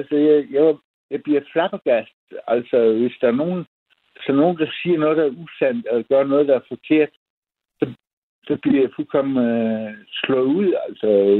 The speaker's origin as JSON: {"language": "Danish", "region": "Region of Southern Denmark", "country": "Denmark", "tie": "born or raised there", "said": "Men så dukker hun op til en fest i mit barndomshjem, en stor gård på Fyn."}